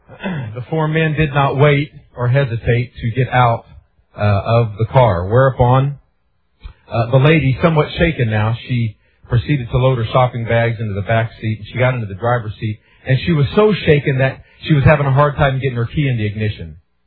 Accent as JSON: {"language": "English", "region": "Illinois", "country": "United States", "tie": "born there", "lives_now": "California, United States", "said": "I was born in Southern Illinois and have been to California the last 11 years"}